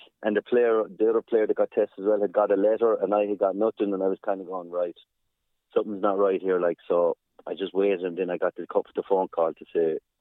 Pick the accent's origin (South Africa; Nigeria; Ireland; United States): Ireland; Ennis, Munster; People would be looking at you in the streets down here in my hometown.